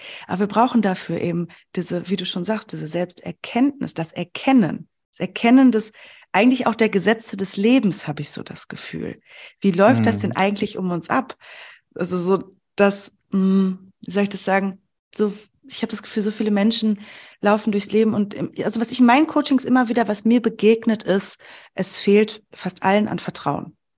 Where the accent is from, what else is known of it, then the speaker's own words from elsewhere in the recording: North Rhine-Westphalia, Germany; ich komme aus dem Sauerland